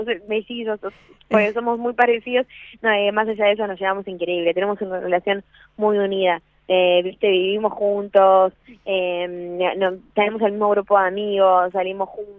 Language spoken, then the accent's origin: Spanish; Buenos Aires, Argentina; estoy tampoco en Buenos Aires, en mi país, que cuando estoy quiero estar con ellos